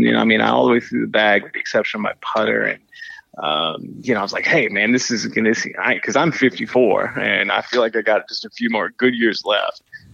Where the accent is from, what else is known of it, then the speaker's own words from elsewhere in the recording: North Carolina, United States; No, I grew up in North Carolina, so that's about it.